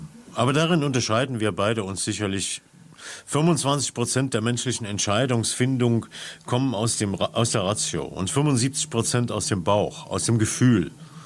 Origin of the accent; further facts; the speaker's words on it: East Germany, Germany; Und wenn ich gesagt habe, ich komme aus dem Osten, dann half mir das.